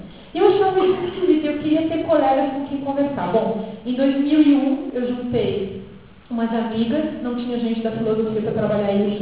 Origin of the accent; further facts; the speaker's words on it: Rio Grande do Sul, Brazil; Então, eu sou gaúcha, eu me formei em filosofia e em artes lá no começo dos anos 90